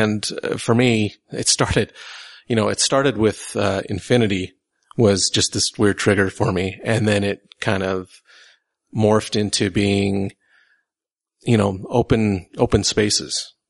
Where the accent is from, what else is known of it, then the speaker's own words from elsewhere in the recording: St. George, Utah, United States; also born or lived in Salt Lake City; I was born in Salt Lake City, actually, and then when I was about six, we moved to St. George, Utah, and then we moved a lot when I was young.